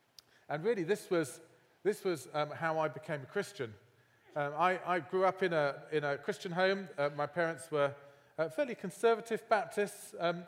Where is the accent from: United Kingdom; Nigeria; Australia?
United Kingdom; England; now in Fort Wayne, United States; usually when I get introduced as English, people mention Downton Abbey